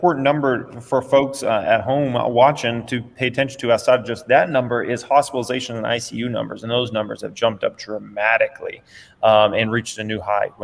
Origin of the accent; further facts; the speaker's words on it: Phoenix, Arizona, United States; now in Las Vegas, United States; Like for me, I grew up in Phoenix, Arizona, a very newish city, right? Nowadays, I live in Vegas